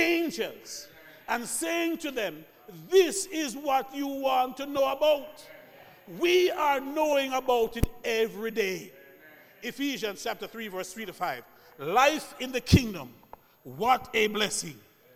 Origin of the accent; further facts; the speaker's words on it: Jamaica; I'm still a Jamaican.